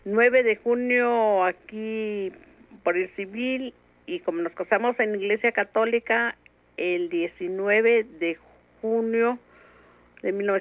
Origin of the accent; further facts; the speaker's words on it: Uruapan, Michoacán, Mexico; En Uruapan, Michoacán.